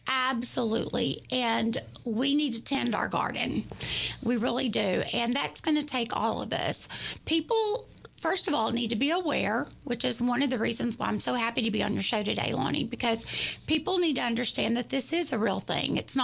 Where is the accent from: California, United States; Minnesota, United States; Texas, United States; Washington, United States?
Texas, United States; Tyler; You know, I am from Tyler, born and raised